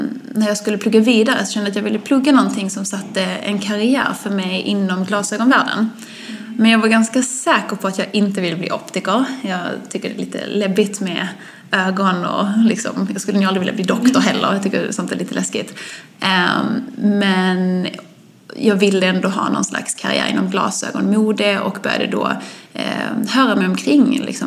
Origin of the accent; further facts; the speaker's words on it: Kristianstad, Skåne, Sweden; Så jag jobbade i en glasögonbutik i Kristianstad, vilket är min hemstad, därav min dialekt.